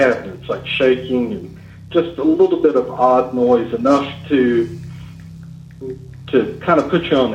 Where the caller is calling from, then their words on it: Nashville, Tennessee, United States; I'm calling from the Nashville area.